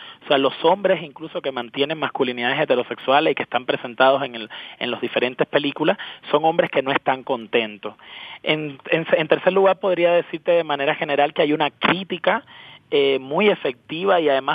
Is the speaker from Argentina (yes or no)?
no; Cuba; born there; moved away; porque yo nací en Cuba, ¿no?